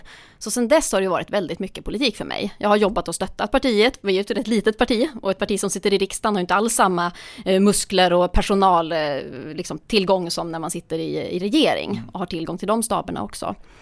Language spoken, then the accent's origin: Swedish; Luleå, Norrbotten County, Sweden; Liksom, jag är uppväxt i Luleå, så det är mycket, mycket vinteridrotten också.